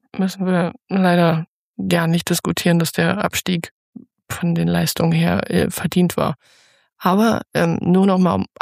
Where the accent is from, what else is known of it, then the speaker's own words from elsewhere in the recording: Lower Saxony, Germany; das tut mir auch zusätzlich als Niedersächsin weh, es gibt keinen niedersächsischen Erstligisten mehr bei den Männern